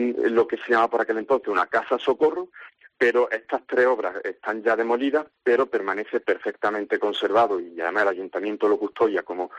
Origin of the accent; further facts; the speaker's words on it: Porcuna, Andalusia, Spain; yo soy de Porcuna, nací en Porcuna, me desarrollo también en Porcuna, tengo a mi familia en Porcuna